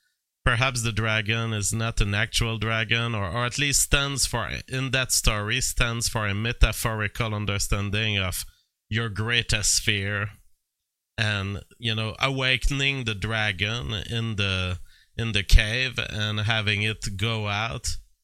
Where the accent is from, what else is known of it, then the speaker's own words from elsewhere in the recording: France; English is a second language; So, although I am not in English, technically I'm not an Englishman, I feel as a Frenchman, I feel as much a Hobbit as J.R.R. Tolkien wanted to represent the Englishman.